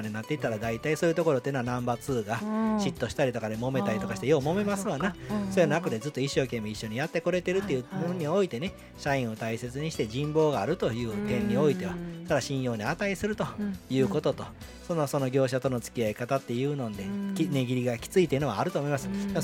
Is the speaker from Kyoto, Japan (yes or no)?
yes; Kyoto, Japan; 全然気よくね前一つ動かさずに京都人ですから